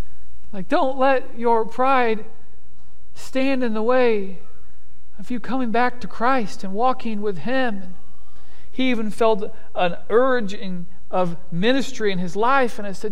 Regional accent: Kansas, United States; And so it's like, oh, I'm a pastor from Kansas, and we got to have this conversation.

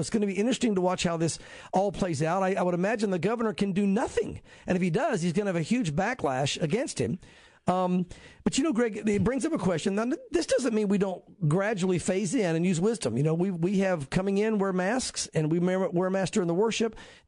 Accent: the South, United States; and I'm a Southern brother. I grew up in the South.

